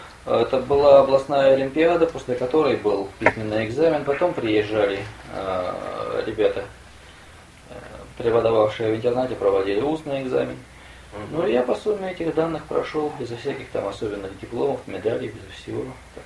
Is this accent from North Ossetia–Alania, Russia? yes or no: no; Sverdlovsk, Sverdlovsk Oblast, Russia; я приехал из Свердловска. У нас из Свердловска там было в том классе 4 человека.